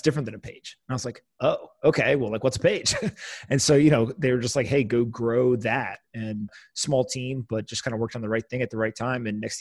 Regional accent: East Coast, United States; I grew up on the East Coast, went to the West Coast

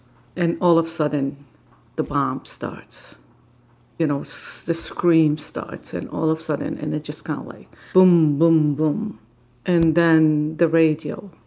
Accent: Ramallah, West Bank, Palestine; So I grew up in Ramallah, which is west of Jerusalem.

